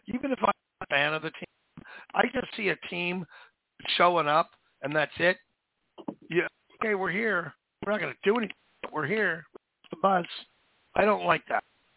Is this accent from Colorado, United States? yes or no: no; Seattle, Washington, United States; look, I'm from Seattle, so when a few games they acted competitive, we support them.